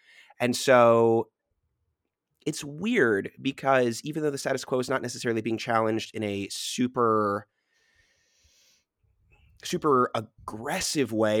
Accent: Kansas City, United States; I'm originally from Kansas City, the suburbs of Kansas City, to be more specific.

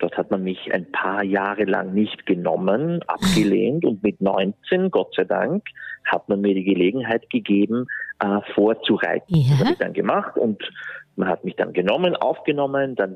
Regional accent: Neuhofen an der Ybbs, Lower Austria, Austria; Also ich bin in Niederösterreich aufgewachsen, in Neuhofen an der Ips, am Hof meiner Eltern. Wir hatten ein Gestüt zu Hause.

